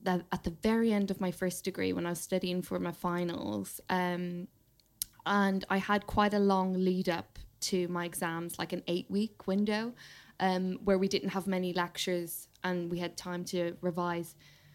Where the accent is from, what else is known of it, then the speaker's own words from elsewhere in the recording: Ireland; So I grew up in Ireland and I did the equivalent of the A-levels.